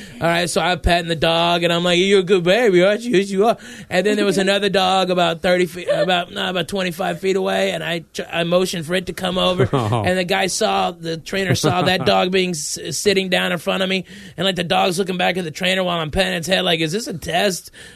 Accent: Arkansas, United States; also born or lived in Tennessee; I was born in Tennessee and raised in Arkansas, so I'm related to me.

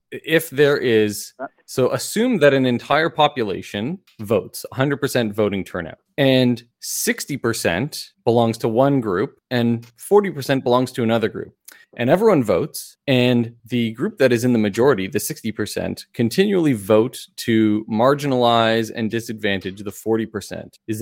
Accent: Canada; And I'm Canadian, right?

